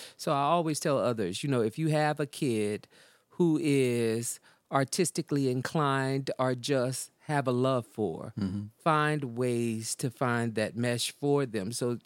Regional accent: Alexandria, Louisiana, United States; And I came from Alexandria, Louisiana. That's where I'm from.

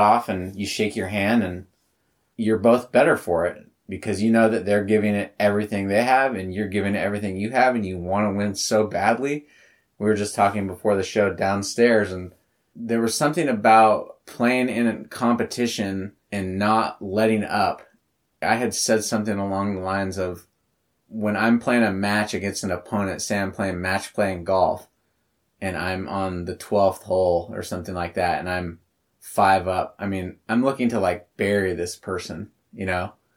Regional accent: Santa Cruz, California, United States; San Jose, California, not too far from where I grew up in Santa Cruz.

